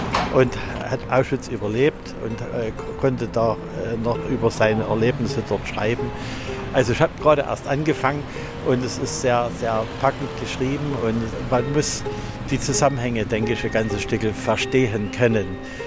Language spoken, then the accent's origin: German; Werdau, Saxony, Germany; also born or lived in Chemnitz; Ich komme aus Werdau und bin aber hier im ehemaligen Karl-Marx-Stadt geboren. Habe hier auch lange gearbeitet in der evangelisch-lutherischen Landeskirche. Und gehöre jetzt zum Freundeskreis der jüdischen Gemeinde Chemnitz